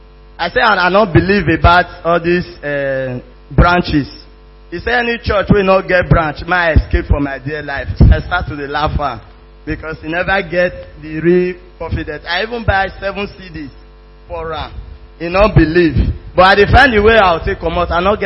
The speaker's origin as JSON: {"language": "English", "region": "Edo", "country": "Nigeria", "said": "happy to be here because I'm from Edo State."}